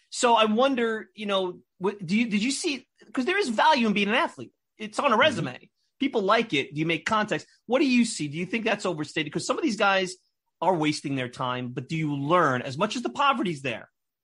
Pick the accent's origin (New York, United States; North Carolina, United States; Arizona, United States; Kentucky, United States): New York, United States; Brooklyn; Like, I grew up in Brooklyn.